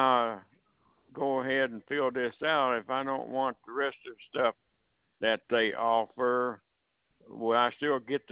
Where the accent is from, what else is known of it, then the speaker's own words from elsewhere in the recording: Kentucky, United States; I'm from. I'm from Kentucky.